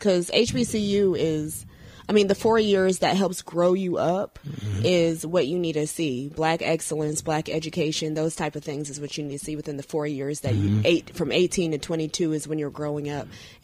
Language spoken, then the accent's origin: English; North Carolina, United States; now in Georgia, United States; Originally North Carolina, but I've lived here plenty of years, so I'm from Georgia now, Georgia Peach.